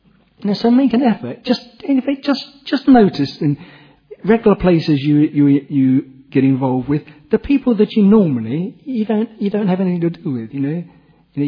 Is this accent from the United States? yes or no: no; England, United Kingdom; You can only appreciate as an English person.